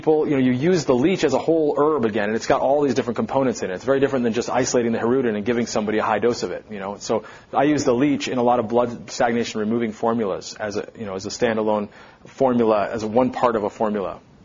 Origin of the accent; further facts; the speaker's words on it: Minnesota, United States; I'm from Minnesota, so I used to put my foot out of lakes a lot, and I'd always have leeches on my feet, you know.